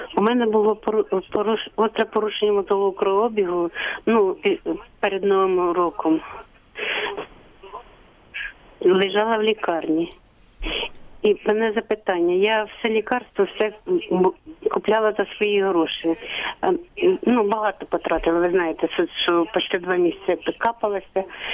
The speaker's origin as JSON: {"language": "Ukrainian", "town": "Luhansk", "region": "Luhansk Oblast", "country": "Ukraine", "lives_now": "Katerynopil, Ukraine", "said": "я сама з Луганська. Зараз переселенка в Катеринополь, Черкаській області."}